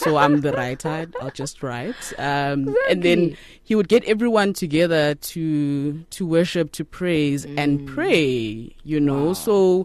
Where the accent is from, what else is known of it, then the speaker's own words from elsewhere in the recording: Soweto, Gauteng, South Africa; So I grew up in Soweto, born and bred.